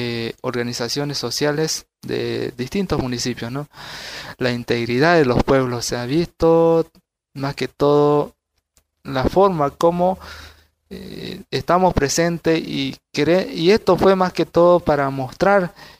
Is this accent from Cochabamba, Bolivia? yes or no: no; San Miguel de Velasco, Santa Cruz, Bolivia; ¿no? Soy del municipio de San Miguel de Velasco